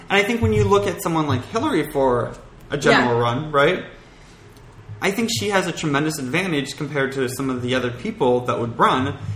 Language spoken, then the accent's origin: English; Pennsylvania, United States; you know, my home state, Pennsylvania being one of them